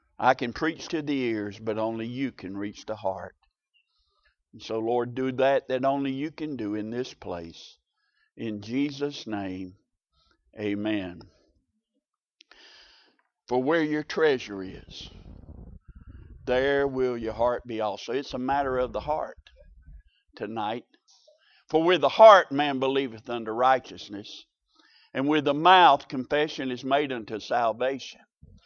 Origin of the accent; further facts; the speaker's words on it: Macon, Georgia, United States; I grew up in Macon, Georgia, on the backside of Macon, Georgia, across the railroad tracks.